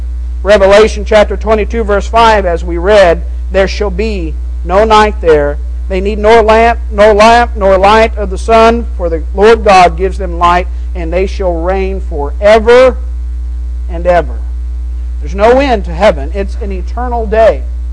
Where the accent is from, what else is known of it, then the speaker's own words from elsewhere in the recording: Arkansas, United States; also born or lived in Oklahoma; I was born in Oklahoma. I was raised in Arkansas. And Arkansas is what I consider to be my home. But I've never lived there as an adult.